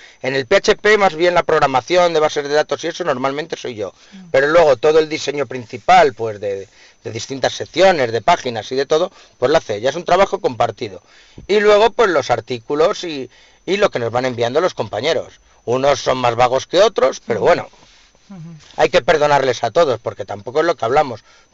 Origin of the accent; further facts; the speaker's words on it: Madrid, Community of Madrid, Spain; En este caso todos somos de Madrid, menos … es de Valdepeñas.